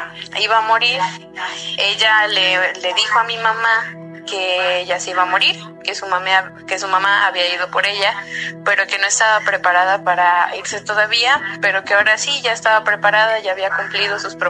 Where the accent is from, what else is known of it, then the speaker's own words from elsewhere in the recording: Xalapa, Veracruz, Mexico; en la universidad, estuve haciendo una especialización en Veracruz, en la ciudad del puerto de Veracruz. Yo soy de Jalapa.